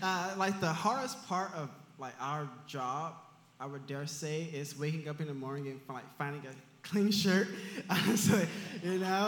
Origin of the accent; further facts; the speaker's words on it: Longview, Texas, United States; I'm from East Texas, Longview.